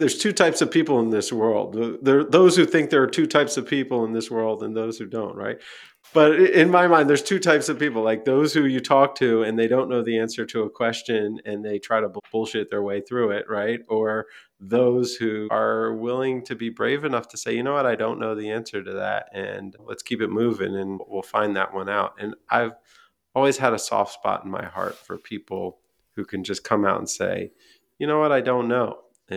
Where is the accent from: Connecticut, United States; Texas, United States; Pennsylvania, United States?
Pennsylvania, United States; Philadelphia; I mean, you know, I'm a Philadelphian, man. Born in West Philadelphia.